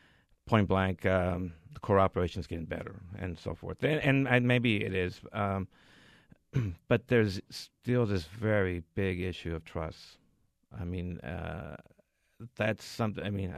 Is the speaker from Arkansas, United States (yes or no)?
no; El Paso, Texas, United States; back in the day when I was growing up in El Paso